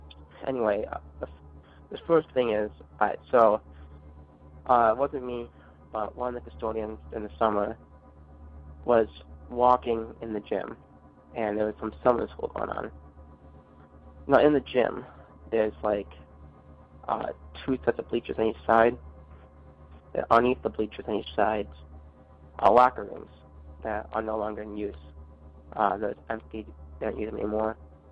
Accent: Minooka, Illinois, United States; I'm from Minooka, Illinois.

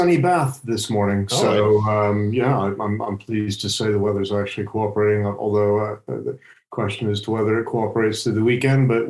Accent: Kansas City, Missouri, United States; moved away as an adult; I was born in the United States, lived there until my mid-30s. I actually grew up in a city called Kansas City, which isn't the most well-known holiday destination.

